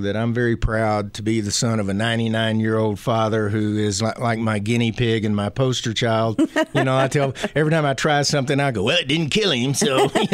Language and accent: English; the South, United States; You know, you guys know I'm from the South